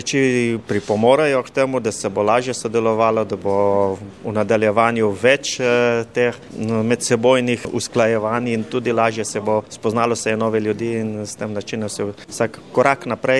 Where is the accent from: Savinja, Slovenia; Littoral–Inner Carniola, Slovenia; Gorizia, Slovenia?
Gorizia, Slovenia; Tolmin; drugač pa prihajam iz Tolmina